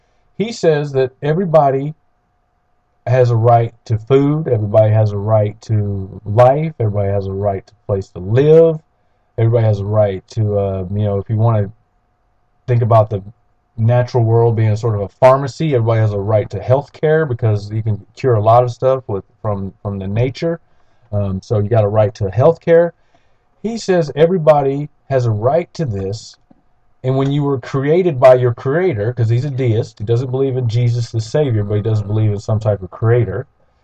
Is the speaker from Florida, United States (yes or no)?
yes; Pensacola, Florida, United States; born there; I was born in Pensacola, Florida in 1975